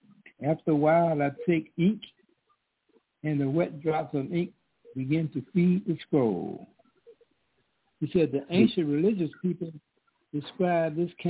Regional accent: Mount Vernon, New York, United States; I'm calling on asking a roll call, and I'm from Mount Vernon, New York.

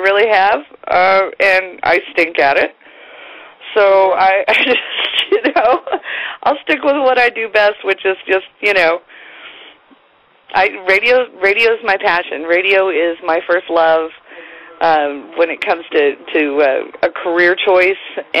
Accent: Beckley, West Virginia, United States; born there; I was born in Beckley.

